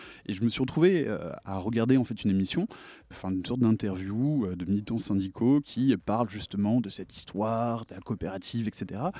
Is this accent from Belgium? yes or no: no; France; Et de toute façon, même en tant que Français, je connais pas l'histoire du Canada